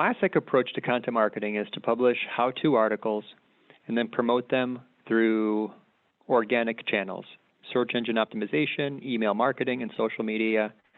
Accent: Illinois, United States; I grew up here in the Chicago suburbs. I've lived in the city for about 20 years.

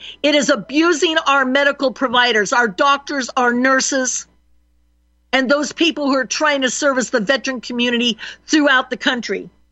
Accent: Roseburg, Oregon, United States; When I told them there I was from Roseburg, when they asked, they could tell by my accent I wasn't from the East Coast, and I told them I was from Roseburg

